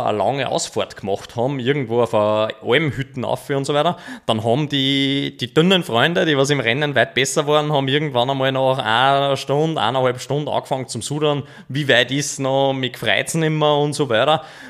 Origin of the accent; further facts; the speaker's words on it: Niederneukirchen, Upper Austria, Austria; now in Kronsdorf, Austria; ich wohne jetzt da in Kronsdorf, aufgewachsen bin ich in Niederneukirchen, das ist mehr oder weniger eine Nachbargemeinde